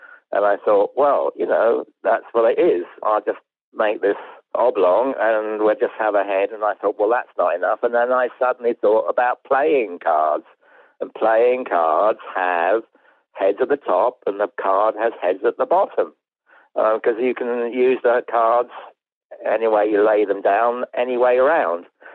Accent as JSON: {"language": "English", "region": "England", "country": "United Kingdom", "said": "because I'm English"}